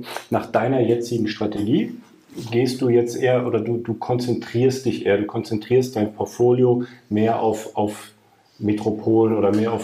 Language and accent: German; North Rhine-Westphalia, Germany; so bei uns im Rheinland